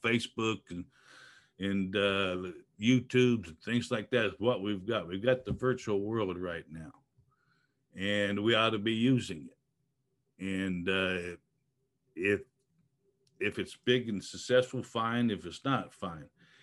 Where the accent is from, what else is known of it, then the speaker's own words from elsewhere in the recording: Russellville, Arkansas, United States; I'm from Russellville, Arkansas.